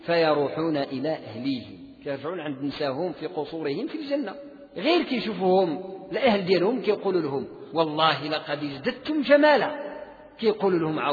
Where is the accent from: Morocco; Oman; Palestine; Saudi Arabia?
Morocco; بحال احنا عندنا في المغرب، واحدة غربية واحدة شرقية.